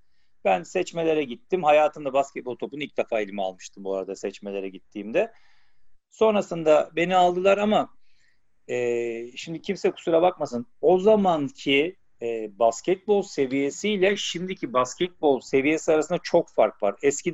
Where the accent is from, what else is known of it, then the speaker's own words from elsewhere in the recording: Istanbul, Turkey; born there; 1979 İstanbul doğumluyum.